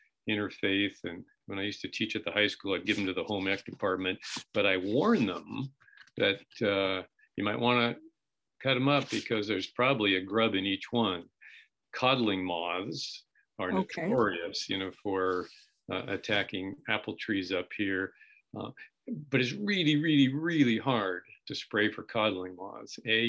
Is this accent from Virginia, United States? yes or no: no; Salinas, California, United States; When I was growing up in Salinas, my mom had two apple trees and a pear tree